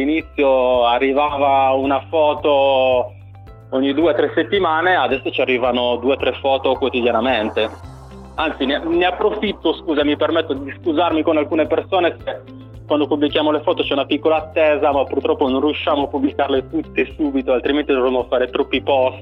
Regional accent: Sardinia, Italy; faccio vedere a tutti che sono sardo

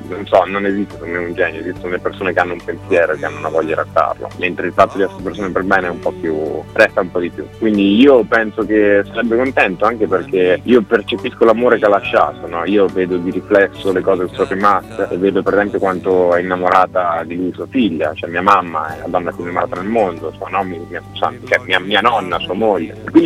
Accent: Pietrasanta, Tuscany, Italy; born there; now in Milan, Italy; sono nato a Pietrasanta, in Toscana, non ho proprio nulla del milanese doc, ho solo, però molto innamorato di Milano, come tutti i pseudo milanesi.

